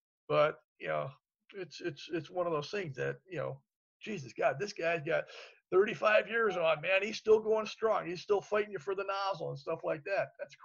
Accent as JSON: {"language": "English", "town": "Canton", "region": "Ohio", "country": "United States", "tie": "born or raised there", "said": "I grew up in Canton, Ohio, you know, and that, he spent a lot of time there."}